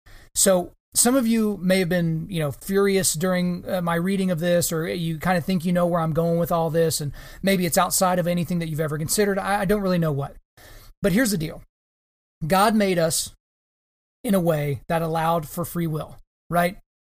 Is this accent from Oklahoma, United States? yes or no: yes; Oklahoma, United States; In my home state of Oklahoma.